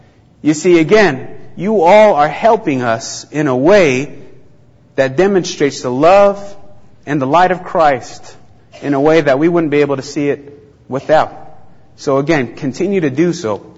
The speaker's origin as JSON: {"language": "English", "region": "Navajo Nation", "country": "United States", "tie": "born or raised there", "said": "In my hometown, on the Navajo reservation, poverty rate is at 60%."}